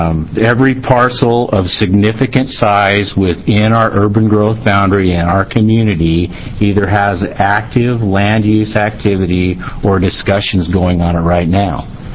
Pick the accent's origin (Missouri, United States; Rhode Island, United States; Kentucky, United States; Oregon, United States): Oregon, United States; Burns; I'm the city manager for the city of Prineville. I grew up in Burns, Oregon.